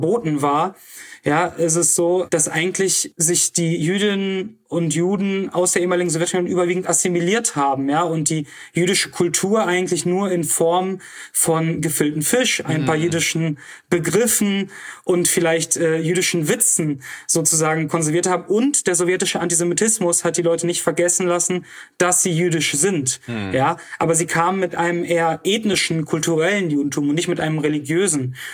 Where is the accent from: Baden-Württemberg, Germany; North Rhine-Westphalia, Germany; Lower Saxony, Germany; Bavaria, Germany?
North Rhine-Westphalia, Germany; Oberhausen; Ich bin dann in Oberhausen groß geworden, zur Schule gegangen.